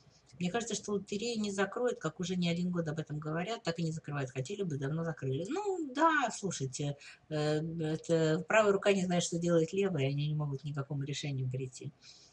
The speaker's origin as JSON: {"language": "Russian", "country": "Russia", "said": "Я стоматолог из России, у меня профессиональные вопросы."}